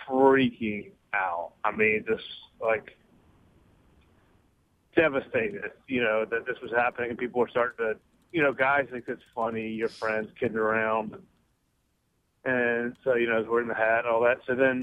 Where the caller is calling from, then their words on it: Virginia, United States; from Virginia.